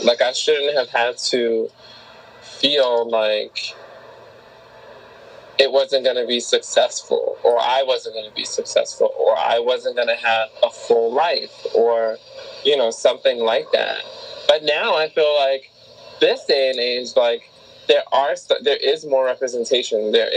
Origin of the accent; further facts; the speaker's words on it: New York City, New York, United States; Because growing up in New York City, it's like, trans people are not necessarily, like, foreign here.